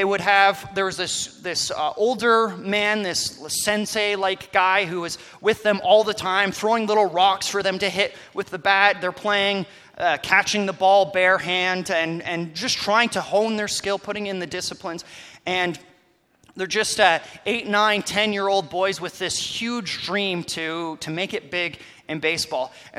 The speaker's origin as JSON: {"language": "English", "country": "Canada", "said": "the fact that I know who Wayne Gretzky is just by being a Canadian speaks to the quality of his skill"}